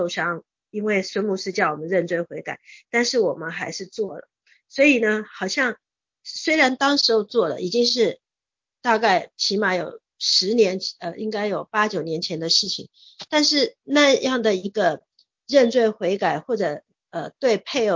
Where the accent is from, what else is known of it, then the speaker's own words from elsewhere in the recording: Taiwan; 我觉得我是从台湾出来的